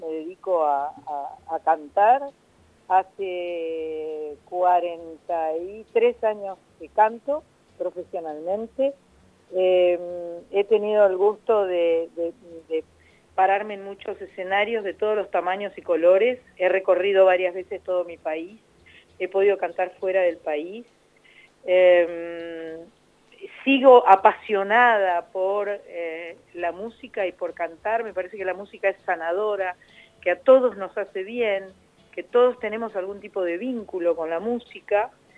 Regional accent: Argentina; Yo soy argentina, tengo 62 años

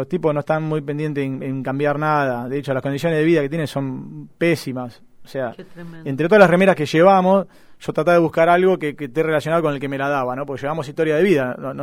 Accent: Argentina; Si somos argentinos o Bangladesh, y armamos un partido.

